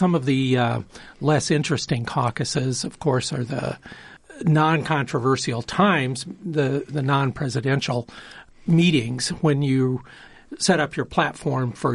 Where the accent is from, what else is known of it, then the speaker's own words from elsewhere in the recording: Iowa Falls, Iowa, United States; drive the president from my hometown of Iowa Falls down to Des Moines